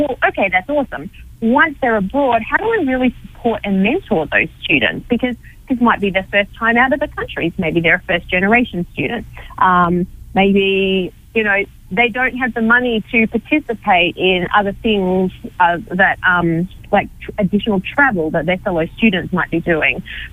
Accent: Victoria, Australia; I grew up just outside of Melbourne.

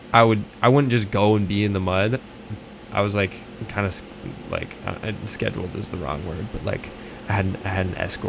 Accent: California, United States; I'm from the Bay, and there's kind of a ridge that defines kind of the eastern edge of the bay. And there's a park there called Tilden

